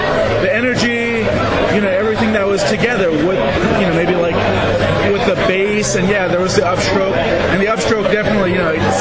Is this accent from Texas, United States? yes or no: no; Los Angeles, California, United States; From L.A.